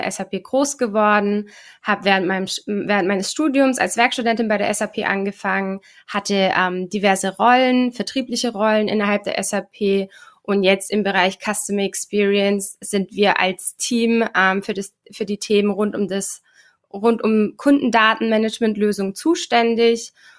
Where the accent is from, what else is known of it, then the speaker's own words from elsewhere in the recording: Mannheim, Baden-Württemberg, Germany; Ich komme aus Mannheim